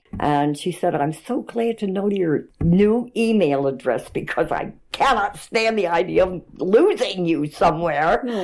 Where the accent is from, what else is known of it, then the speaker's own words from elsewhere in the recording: New Jersey, United States; also born or lived in Philadelphia, United States; I was born in Philly, but my parents lived in Princeton, and then we moved to Maplewood, and then we moved to Short Hills.